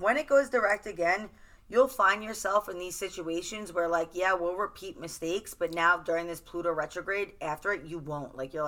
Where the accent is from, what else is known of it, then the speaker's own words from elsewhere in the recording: New York, United States; I'm a New Yorker. Bitch, I'm from New York.